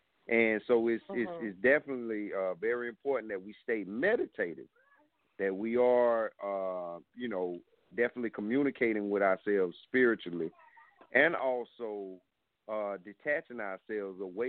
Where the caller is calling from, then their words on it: South Carolina, United States; I'm calling from South Carolina.